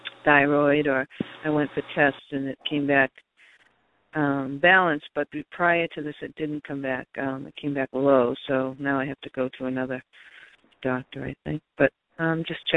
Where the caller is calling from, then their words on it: Boston, Massachusetts, United States; I'm from Boston, and it's … I just tuned in.